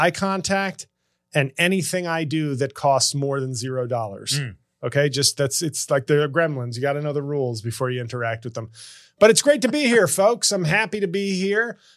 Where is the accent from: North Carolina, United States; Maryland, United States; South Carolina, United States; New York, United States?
New York, United States; New York City; Friday, December 1st in my hometown of New York City.